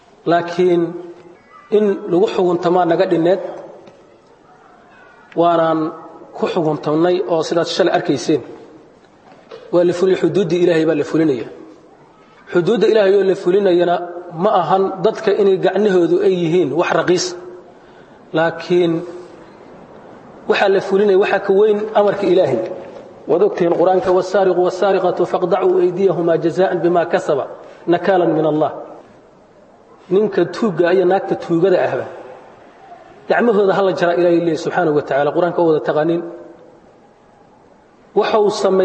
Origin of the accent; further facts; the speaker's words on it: El Dher, Galguduud, Somalia; waxaan ka imaaday sida saakayba aan isku sheegayney degmada Eeldheer waa bariga Galgaduud